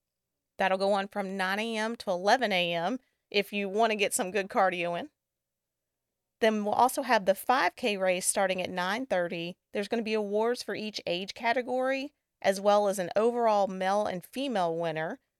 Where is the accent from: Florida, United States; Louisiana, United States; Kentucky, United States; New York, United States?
Kentucky, United States; Louisville; Yeah, I'm from Louisville, Kentucky.